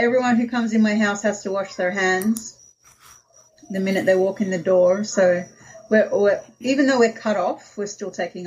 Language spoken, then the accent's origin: English; Tasmania, Australia; born there; So I was born in Tasmania, and during that time, my father was in Vietnam with the Australian military.